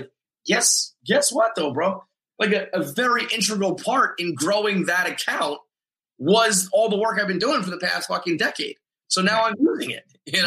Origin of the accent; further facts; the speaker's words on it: New York, United States; I'm a New Yorker, whatever it is.